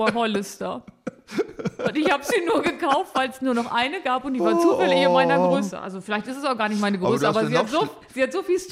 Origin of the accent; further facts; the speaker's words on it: Gittelde, Lower Saxony, Germany; Ich komme aus dem Harz, was soll ich sagen?